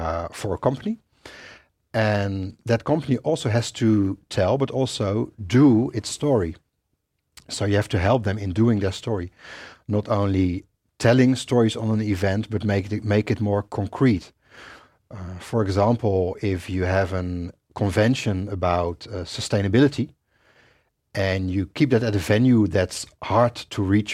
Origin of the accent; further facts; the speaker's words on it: Rotterdam, South Holland, Netherlands; the Eye Hospital in Rotterdam, my hometown.